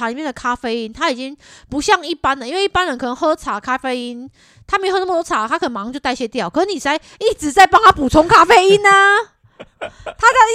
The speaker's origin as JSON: {"language": "Chinese", "country": "Taiwan", "said": "我们台湾人就翻成啊，就是格子松饼，格子松饼，"}